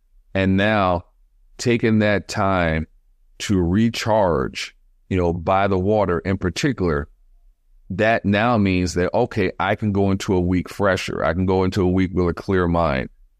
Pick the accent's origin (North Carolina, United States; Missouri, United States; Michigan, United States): Michigan, United States; Detroit; I grew up in the Midwest, and the Midwest winter is nothing to play with. And being by the water, you know, growing up in Detroit, you know, and also have family in Chicago